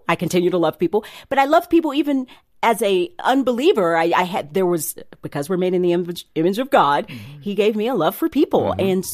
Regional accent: United States; grew up in a really loving home. I went to a Christian home, and my father experienced a lot of racism growing up in Tennessee.

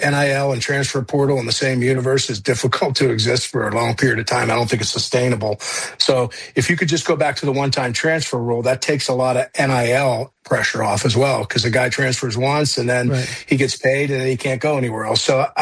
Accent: Conway, Pennsylvania, United States; Mike Dick is from Aliquippa, right across from where I grew up in Conway.

